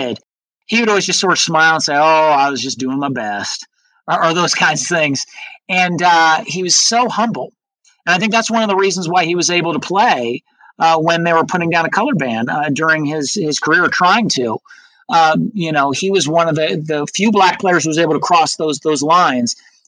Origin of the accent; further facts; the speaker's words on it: Iowa, United States; I think obviously growing up in Iowa and being a Hawkeye fan